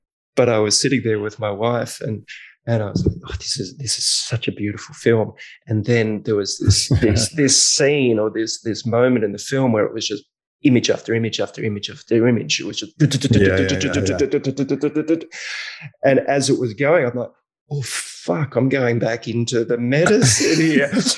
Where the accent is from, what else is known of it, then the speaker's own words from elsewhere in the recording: Australia; I'm a chef from Australia.